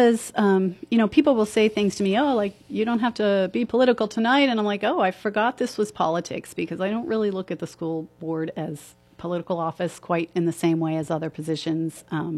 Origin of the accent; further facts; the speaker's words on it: Butler, United States; Well, I am a native of Butler. I've been living here my whole life. I was born in Meridian.